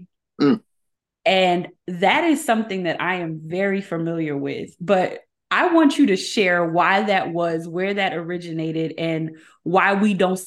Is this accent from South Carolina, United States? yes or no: yes; Beaufort, South Carolina, United States; I'm from Beaufort.